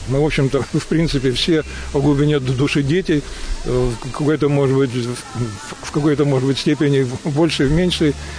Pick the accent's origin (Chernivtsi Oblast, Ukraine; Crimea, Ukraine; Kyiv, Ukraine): Crimea, Ukraine; Yevpatoria; евпаториец. Дочка моя евпаторийка уже в пятом поколении, так что мы здесь коренные. Евпатория – маленький приморский курортный город